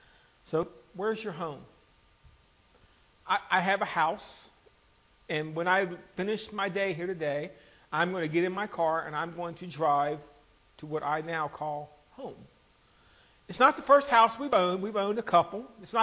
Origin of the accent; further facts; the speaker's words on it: Lynchburg, Virginia, United States; I was born in this country. I was born in this state. I wasn't born in this city. We moved from Lynchburg, Virginia, is where we started out.